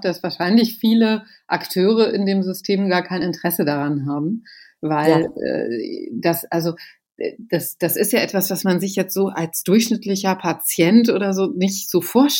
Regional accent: Göttingen, Lower Saxony, Germany; ich komme aus Göttingen

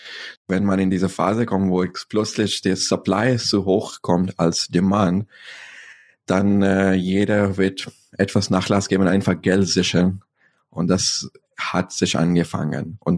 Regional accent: Pakistan; ich komme ursprünglich aus Pakistan. So in Pakistan ist der Nachbar von China.

